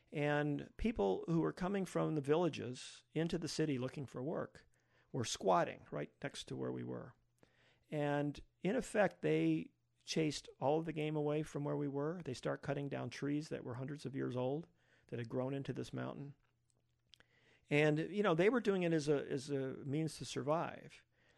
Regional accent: Chicago, Illinois, United States; And coming as a city boy, I grew up in Chicago.

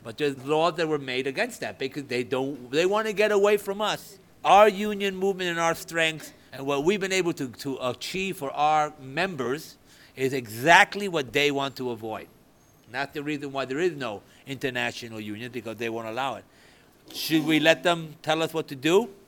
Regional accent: United States; I mean, just, we're American.

